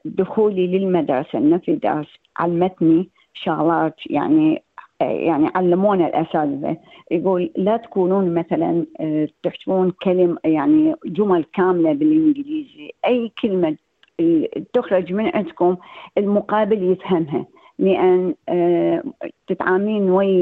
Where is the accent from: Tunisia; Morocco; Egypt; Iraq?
Iraq; Baghdad, Baghdad Governorate; also born or lived in Syria; now in Australia; طلعت من بغداد 2005 ورحت لسوريا، وقعنا 7 سنوات في بلد عظيم